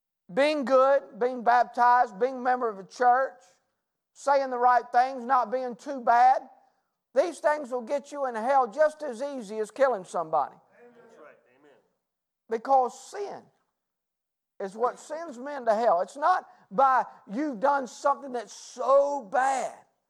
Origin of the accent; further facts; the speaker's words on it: Greenville, North Carolina, United States; I was raised in Greenville, North Carolina, probably about 2 hours from here, 2.5 hours from here. And I was raised in a town that was a college town.